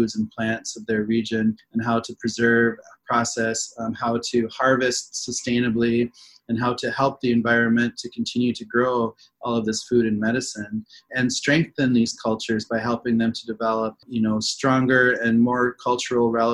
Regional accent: South Dakota, United States; So for my area where I grew up in South Dakota, the Lakota, we were utilizing a lot of game meat.

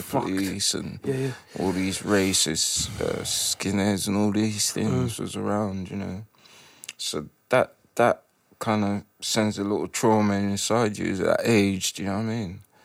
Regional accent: Kilburn, London, United Kingdom; I grew up in Ivy Road. This is Kilburn

